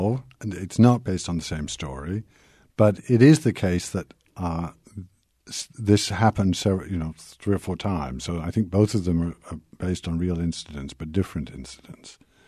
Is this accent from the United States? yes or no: no; Canada; born there; And I was born in Canada